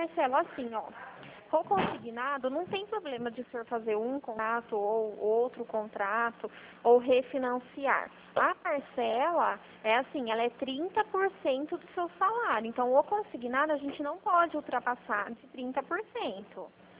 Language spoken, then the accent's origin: Portuguese; Araras, São Paulo, Brazil; eu sou de Araras.